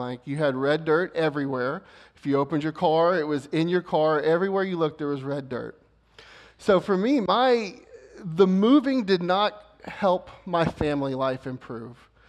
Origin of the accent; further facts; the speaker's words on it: Houston, Texas, United States; born there; I was born in Houston, off of Shepherd and Little York area.